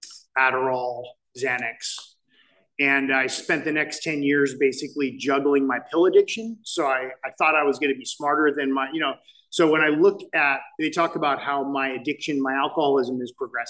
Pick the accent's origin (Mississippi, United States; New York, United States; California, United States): California, United States; Santa Ana; I grew up in Santa Ana.